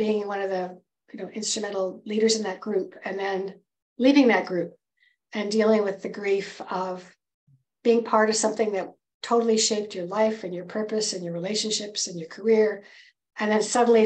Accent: Edmonton, Alberta, Canada; born there; also born or lived in Vancouver, Canada; I'm a Canadian by birth. I'm born in Edmonton, and I have had quite an unusual life.

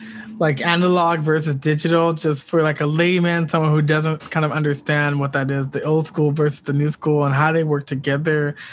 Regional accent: Washington, District of Columbia, United States; I'm originally from Washington, D.C.

